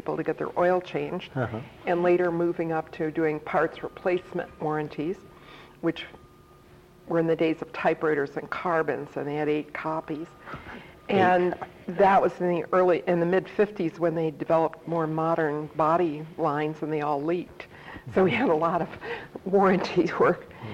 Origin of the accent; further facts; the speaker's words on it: Detroit, Michigan, United States; also born or lived in Redford Township; I was born in Detroit. And I went to high school initially at McKenzie High School in the city of Detroit.